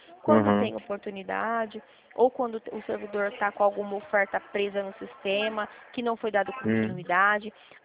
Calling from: Presidente Prudente, São Paulo, Brazil; Eu falo aqui de Presidente Prudente.

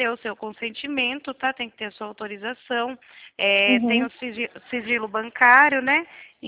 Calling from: Sorocaba, São Paulo, Brazil; Eu estou falando de Sorocaba.

